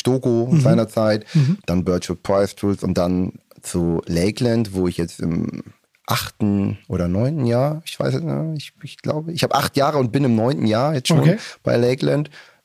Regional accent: Hamburg, Germany; born there; Ich komme aus dem hohen Norden. Ich bin gebürtiger Hamburger, bin in den 80er Jahren geboren

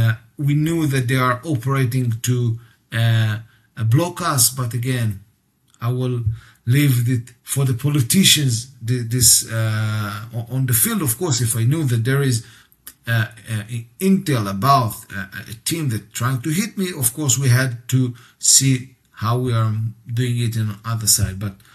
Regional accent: Israel; I'm from Israel, you are from Germany.

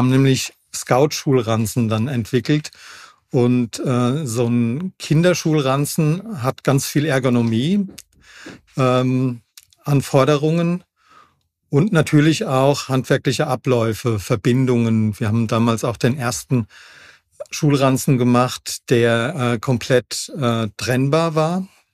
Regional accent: Hesse, Germany; ich bin da direkt am Altrhein groß geworden, an so einem Altrheinarm. Kühkopf sagt vielleicht einigen was, das ist ein großes Vogelschutzgebiet direkt vor der Haustür.

